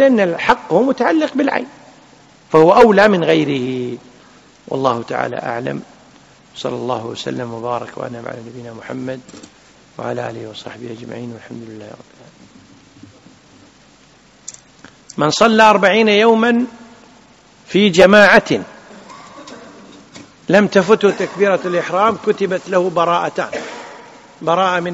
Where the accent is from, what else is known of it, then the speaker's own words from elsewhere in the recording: Kuwait; وهذه أمثلة واضحة ومعمول بها والله الحمد، يعني عندنا في الكويت وفي غيرها من الدول الإسلامية.